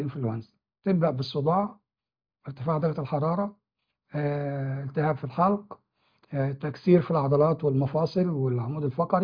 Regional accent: Egypt

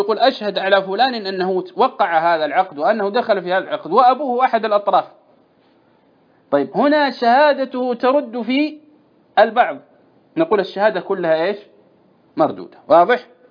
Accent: Saudi Arabia; عندنا في السعودية

